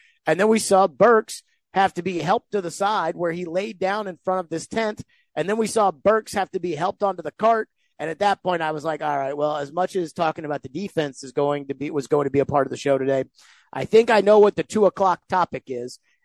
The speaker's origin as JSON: {"language": "English", "region": "Tennessee", "country": "United States", "said": "we're all looking at each other like, ma'am, we're from Tennessee."}